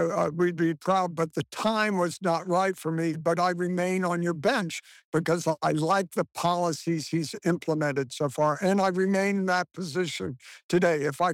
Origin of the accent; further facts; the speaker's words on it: Iran; I grew up in Iran. I saw what Iran was before